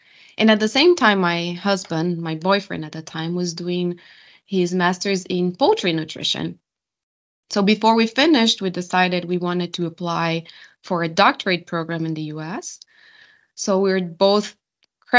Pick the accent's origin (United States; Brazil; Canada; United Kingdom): Brazil; the one thing that was really beautiful about my hometown and still is just the wine production. It's one of the biggest wine production areas in Brazil.